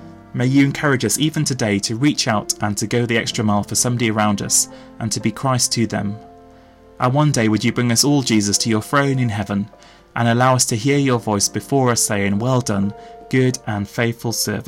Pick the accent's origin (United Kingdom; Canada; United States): United Kingdom; accent: English with hints of Welsh; He couldn't even understand my English accent very clearly, especially with all the hints of Welsh.